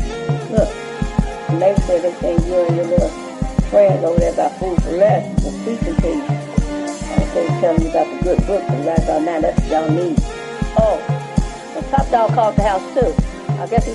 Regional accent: Chicago, Illinois, United States; You know we're from Chicago. You know that's what we do.

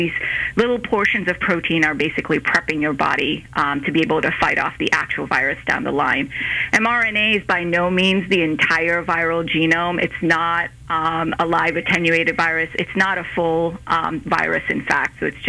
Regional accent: St. Louis, Missouri, United States; also born or lived in Ohio; I'm originally from St. Louis, went eastwards towards Ohio for residency training and practice for a few years, and then this opportunity opened up here to bring me closer to family.

